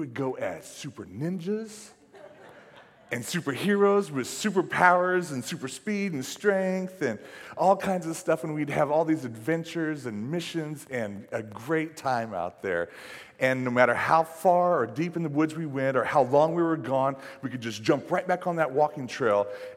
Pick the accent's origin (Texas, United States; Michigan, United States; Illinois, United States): Texas, United States; Fort Worth; Growing up in Fort Worth, Texas, my mom would take my brother and I to a place called Trinity Park.